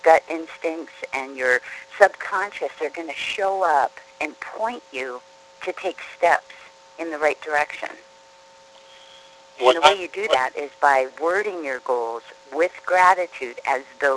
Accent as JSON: {"language": "English", "region": "Hawaii", "country": "United States", "tie": "born or raised there", "said": "and I was raised in Hawaii, and I told her it was a freckle."}